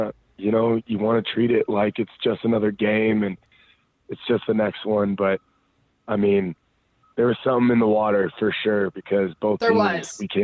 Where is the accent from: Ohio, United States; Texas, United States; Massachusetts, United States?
Texas, United States; born there; now in Benicia, United States; I was born in Texas, moved around a ton, but right now home base is Benicia, California, which is Bay Area, North Bay, right at the top of the Bay.